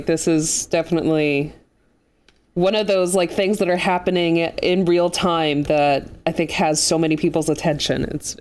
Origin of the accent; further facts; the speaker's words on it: Asheville, North Carolina, United States; One of them is the artist … who I think is based out of Asheville, which is what I consider my hometown there